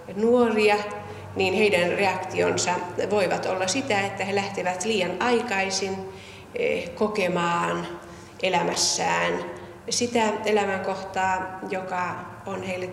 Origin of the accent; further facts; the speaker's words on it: Karelia, Finland; livannut niin kuin meillä Karjalassa sanotaan